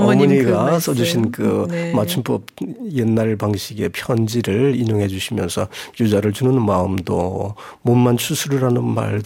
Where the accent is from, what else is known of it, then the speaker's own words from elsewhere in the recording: Namhae, South Gyeongsang, South Korea; 남해가 제 고향인데 특산물 중에 하나가 유자거든요.